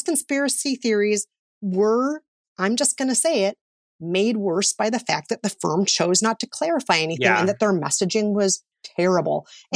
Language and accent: English; Minnesota, United States; I'm very Minnesotan. Certain words are going to come out Minnesotan.